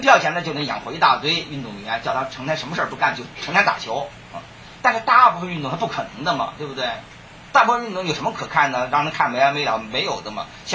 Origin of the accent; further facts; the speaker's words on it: China; 我觉得我们作为中国人呢，真是不值得骄傲。